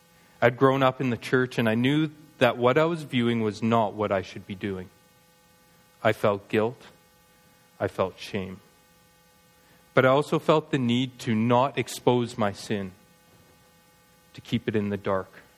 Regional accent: Edmonton, Alberta, Canada; born there; And I was born on April 15th, 1979 in Edmonton, Alberta. I was born into a family who loves Jesus. I grew up in a wonderful middle-class home

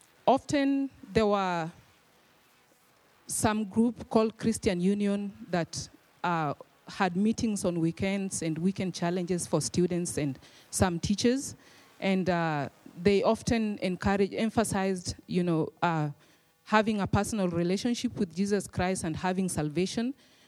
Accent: Western Kenya, Kenya; western part of Kenya, more nearer to Uganda than the capital city of Nairobi. I was born in a small village and went to school there, both primary and secondary school. I was born in a polygamous family, which is a common occurrence in my village and also in my country.

